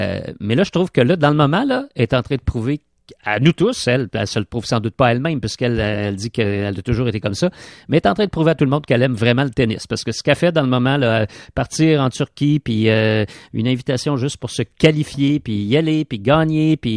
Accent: Quebec, Canada; Moi, je viens du Québec, tu sais.

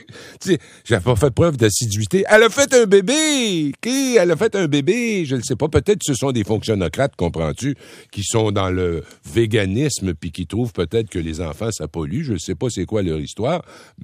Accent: Rimouski, Quebec, Canada; dans le Bas-Saint-Laurent, près de ma ville natale de Rimouski.

